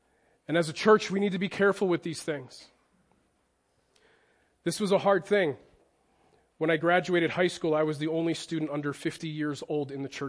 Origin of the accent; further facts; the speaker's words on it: New Jersey, United States; Growing up in New Jersey, I was a part of a church that was a church plant for a time